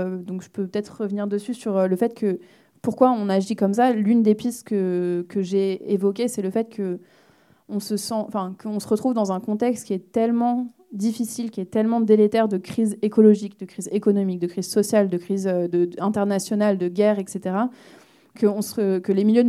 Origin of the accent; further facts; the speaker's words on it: Paris, Île-de-France, France; now in Marseille, France; Je viens de Paris, par contre.